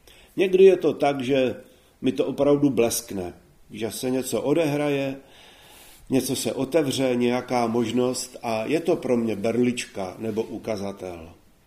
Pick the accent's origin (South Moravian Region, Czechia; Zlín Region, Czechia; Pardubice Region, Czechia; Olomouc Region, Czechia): Pardubice Region, Czechia; Litomyšl; Já jsem maturoval ve východních Čechách a taky pocházím z východních Čech, z Litomyšle.